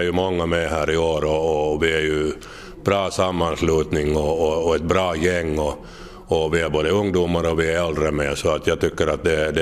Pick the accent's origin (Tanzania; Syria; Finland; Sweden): Finland; Hindersby, Uusimaa; jag är ju född här i Hindersby, så jag har ju varit med här från barnbenen, så att säga.